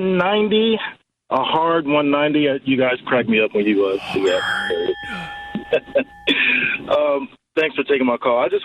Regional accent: Ohio, United States; I get teased by my friends because I'm from Ohio, and I've never really been a big LeBron fan

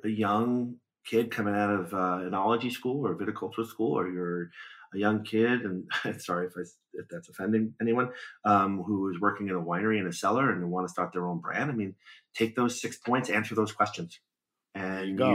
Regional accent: Brooklyn, New York, United States; I grew up in Brooklyn, New York. I wasn't exposed to a lot of the aromas and flavors that I would read in my peers' or critics' tasting notes.

